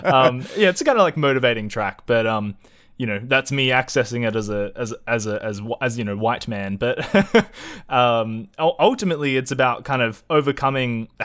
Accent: Australia; I mean, you know, as much as Australian hip-hop particularly gets a bad rap, I think we have held off on that, I think, a little bit better than our American counterparts.

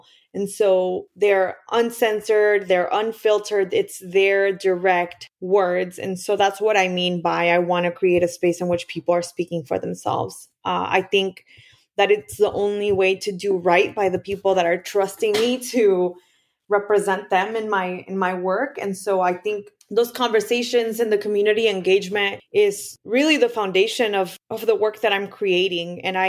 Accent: Michoacán, Mexico; from Michoacán, which is actually my home state in Mexico, all the way to Canada, and then migrates all the way back home to Michoacán. Personally, for me, it reminds me of home because this is, Monarca is big in my state.

